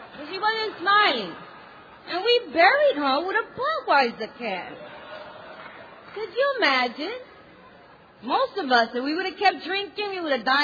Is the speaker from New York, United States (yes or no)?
yes; New York City, New York, United States; I lived, born and raised in New York City.